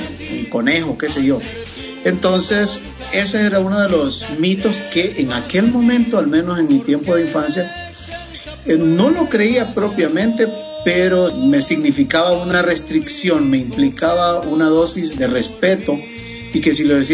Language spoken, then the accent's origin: Spanish; Honduras; al menos en mi pueblo, no podría afirmarlo que necesariamente sea a lo largo y ancho de la geografía hondureña